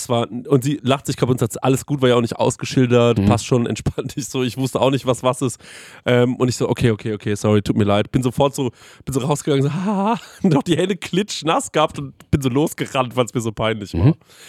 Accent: Aschaffenburg, Bavaria, Germany; Und dann meint ihr Mann so, wo kommst du her? Ich so, aus Aschaffenburg.

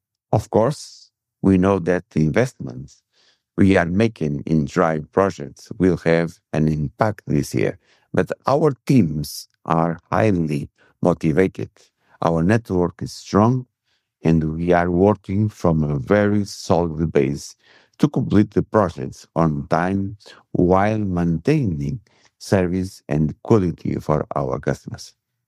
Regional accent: Porto, Porto District, Portugal; English is a second language; But I cannot avoid recommending Porto, my hometown.

